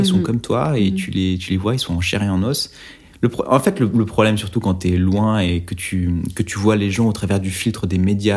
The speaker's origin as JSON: {"language": "French", "town": "Oyonnax", "region": "Auvergne-Rhône-Alpes", "country": "France", "tie": "born or raised there", "said": "Moi, je suis un petit gamin de la province. J'ai grandi à Oyonnax, dans l'Ain."}